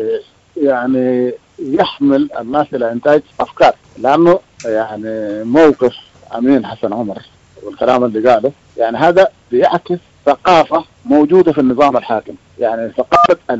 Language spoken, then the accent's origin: Arabic; Sudan